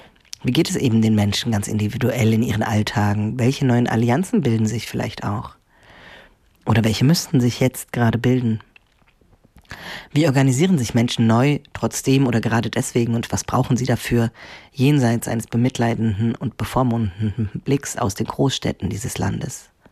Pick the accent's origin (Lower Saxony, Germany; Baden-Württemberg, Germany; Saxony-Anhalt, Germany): Saxony-Anhalt, Germany; Ich komme selbst aus Sachsen-Anhalt.